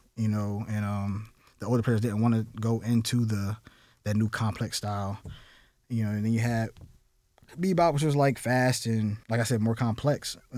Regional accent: Camden, New Jersey, United States; Where I'm from, everybody was Black. I'm from Camden, New Jersey. So growing up in Camden, New Jersey, all my musician friends were Black.

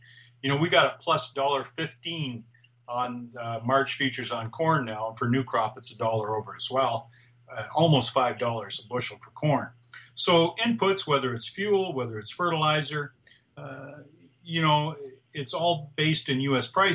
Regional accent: Canada; So the optics for me as a Canadian farmer is that the cash prices that I'm receiving for my grain is actually higher than last year.

